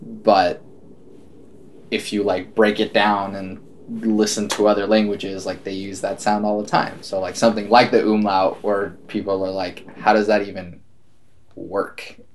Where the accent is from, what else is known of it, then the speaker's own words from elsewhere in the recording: Oklahoma, United States; growing up in Oklahoma, I don't really have an accent that I know of.